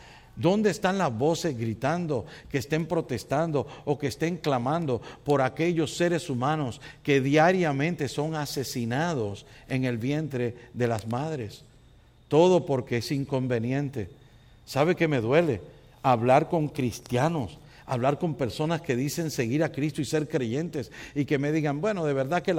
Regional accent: Puerto Rico; en mi país, en Puerto Rico

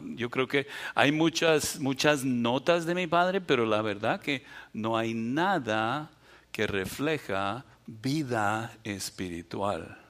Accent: Colombia; born there; hace 59 años yo nací en Colombia de padres alemanes. Mis papás se escaparon de Alemania, del nazi, de Hitler

